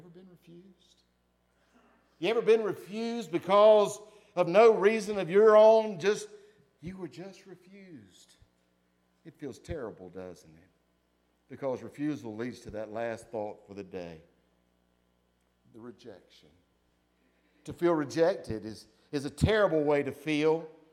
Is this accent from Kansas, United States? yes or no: no; North Carolina, United States; And I was raised in Bertie County. Bertie County, when I was there, was probably 75-80% African American, and the rest were white or Hispanic, but predominantly.